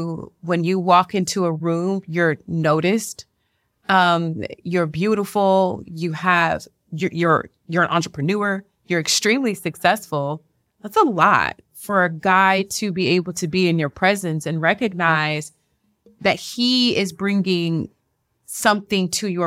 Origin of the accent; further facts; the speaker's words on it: Lake Charles, Louisiana, United States; I'm from Lake Charles, Louisiana.